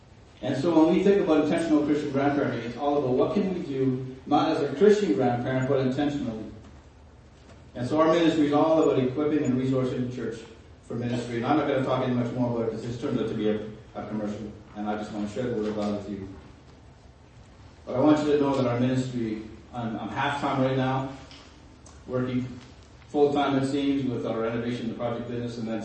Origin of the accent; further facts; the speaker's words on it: Paraguay; I grew up in Paraguay. Anybody else who grew up in Paraguay?